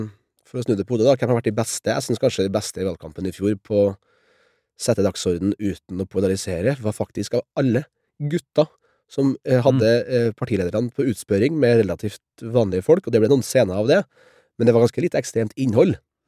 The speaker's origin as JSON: {"language": "Norwegian", "town": "Levanger", "region": "Trøndelag", "country": "Norway", "said": "Vi har øy utenfor Levanger der jeg kommer fra, Ytterøya"}